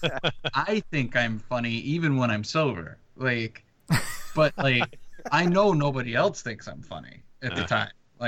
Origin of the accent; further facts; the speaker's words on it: Spokane, Washington, United States; I love Seattle. I'm from Spokane, Washington, originally.